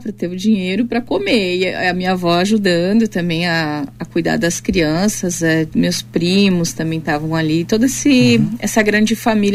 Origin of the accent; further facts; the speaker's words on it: Bento Gonçalves, Rio Grande do Sul, Brazil; now in Caxias do Sul, Brazil; Mas nasci em Bento, passei toda a minha juventude lá.